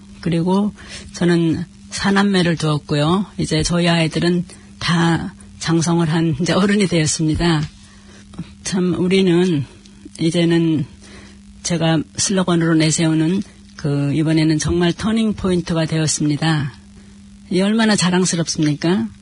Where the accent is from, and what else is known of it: South Korea; now in Auckland, New Zealand